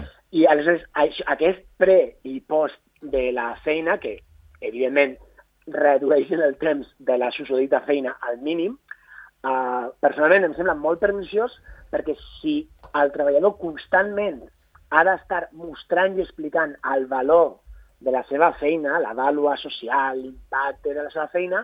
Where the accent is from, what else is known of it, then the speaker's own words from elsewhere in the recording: Alicante, Valencian Community, Spain; un cas proper com el meu, jo soc d'Alacant